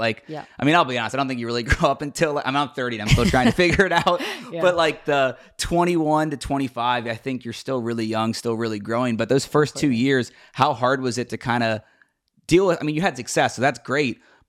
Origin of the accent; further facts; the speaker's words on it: Cincinnati, Ohio, United States; I'm from Cincinnati, so I've covered the Western and Southern Cincinnati Open a bunch.